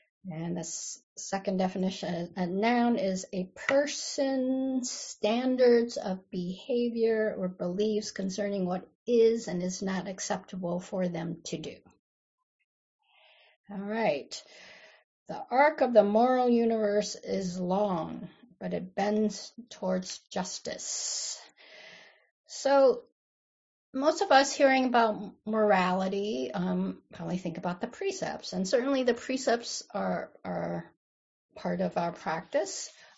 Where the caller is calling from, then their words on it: California, United States; I'm zooming in from Southern Pomo, Greaton, Rancheria land.